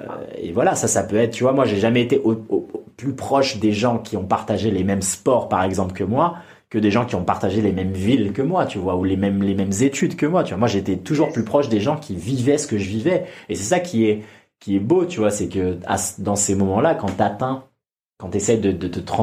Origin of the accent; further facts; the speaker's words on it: France; moved away; Moi, dès que je suis parti de la France, j'ai compris qu'en fait, on avait des débats de merguez